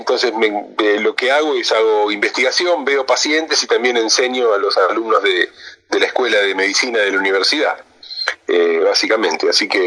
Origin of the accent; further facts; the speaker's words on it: La Plata, Buenos Aires Province, Argentina; also born or lived in United States; Yo soy platense con familia de Las Flores, provincia de Buenos Aires, que se fueron a La Plata y crecí en La Plata. En realidad nací en Estados Unidos cuando mis padres estaban haciendo un viaje en Estados Unidos, pero estuve simplemente unos meses acá y después volví a La Plata